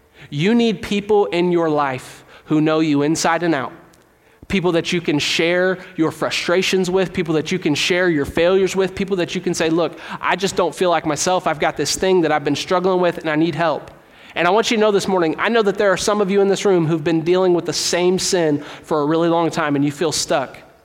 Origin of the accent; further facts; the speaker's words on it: Kentucky, United States; I grew up in Northern Kentucky